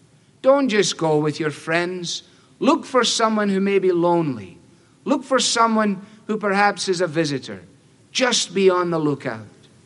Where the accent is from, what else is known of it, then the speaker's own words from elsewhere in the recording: Glasgow, Scotland, United Kingdom; I told you before that I was brought up in Glasgow. Glasgow was the second city of the British Empire.